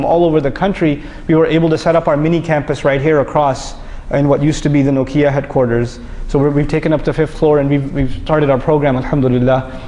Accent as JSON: {"language": "English", "region": "New York", "country": "United States", "said": "And my brother-in-law and I, we're from New York. We don't really see that kind of activity."}